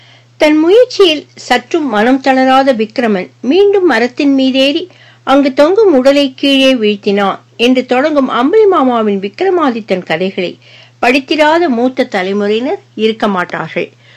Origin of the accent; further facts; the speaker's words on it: Kalathozhuvur, Tamil Nadu, India; எனக்கு சொந்த ஊர் ஈரோடு, தாராபுரம் அருகே உள்ள காலத்தொழுவூர் கிராமம். ஜூலை 19, 1924 நான் பிறந்தேன். …